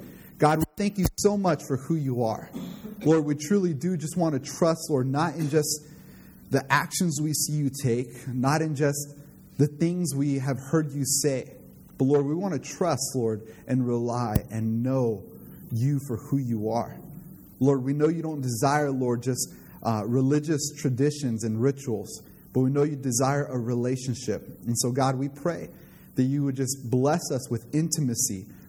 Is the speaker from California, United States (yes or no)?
yes; California, United States; And so this morning, let me share where I'm from as well. I'm from California.